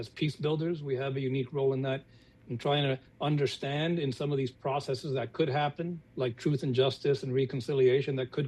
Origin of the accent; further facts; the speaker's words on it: Florida, United States; I'm the child of Cuban exiles. So I grew up in South Florida.